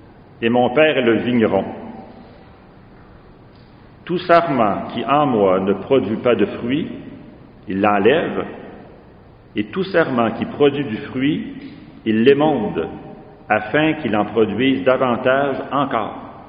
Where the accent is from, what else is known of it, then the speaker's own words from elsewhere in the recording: Quebec, Canada; J'aime dire que je viens de la Beauce, parce que c'est le plus beau coin du pays.